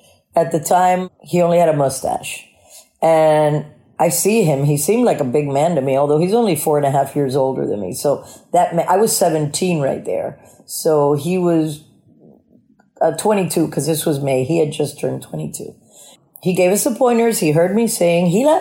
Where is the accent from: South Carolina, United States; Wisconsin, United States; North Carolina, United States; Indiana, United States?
South Carolina, United States; born or raised there